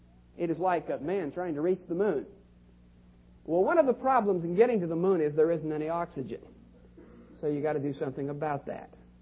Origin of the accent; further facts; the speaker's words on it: Seattle, Washington, United States; I come from Seattle, and I was in Seattle when the Space Needle was being built.